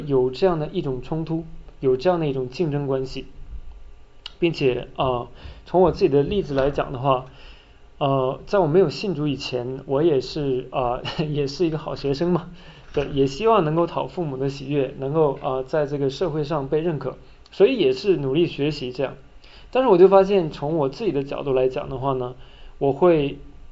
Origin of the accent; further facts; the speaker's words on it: China; 因为我们中国人是非常实用主义的